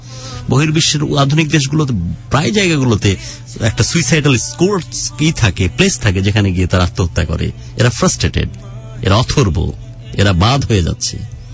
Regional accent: Bangladesh

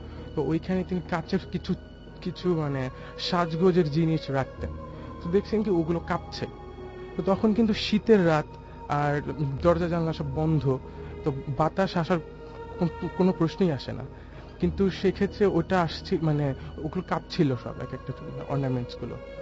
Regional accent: Narayanganj, Dhaka Division, Bangladesh; নারায়ণগঞ্জ থেকে এসেছি।

